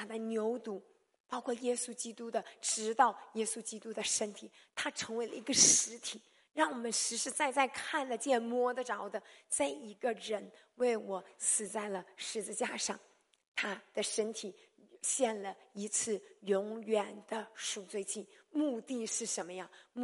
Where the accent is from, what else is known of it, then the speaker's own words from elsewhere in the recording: China; 我们中国人就讲老天爷